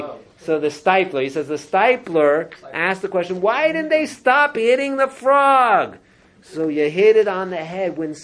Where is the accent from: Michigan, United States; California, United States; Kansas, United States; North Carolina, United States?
California, United States; Los Angeles; I remember growing up in Los Angeles, I used to go to camp in Camp Warasha in the Poconos.